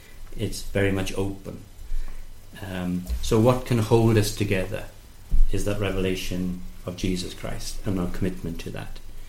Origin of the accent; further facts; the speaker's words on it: United Kingdom; I can speak from a personal perspective when I'm speaking as a British person here